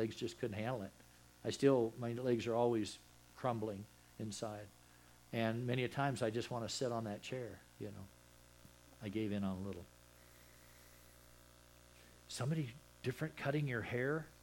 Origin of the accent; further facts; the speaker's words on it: Texas, United States; I'm from Texas, man. I love hats.